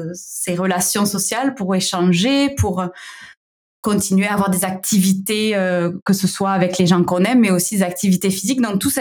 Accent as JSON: {"language": "French", "region": "south of France", "country": "France", "accent": "southern French", "lives_now": "Canada", "said": "ils venaient me visiter au Québec, vous l'entendez, j'ai un petit accent du sud de la France."}